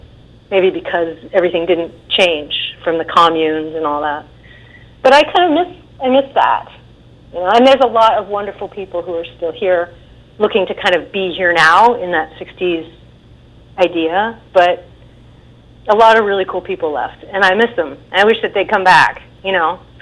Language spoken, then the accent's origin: English; Berkeley, California, United States; I grew up in Berkeley and I went to a pretty far out school, you know, where I didn't brush my hair and I didn't wear my shoes and I wasn't graded.